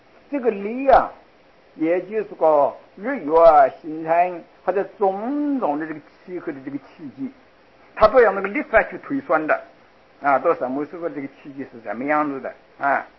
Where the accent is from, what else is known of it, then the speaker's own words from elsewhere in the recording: China; 我们中国人说过，说个应许嚣张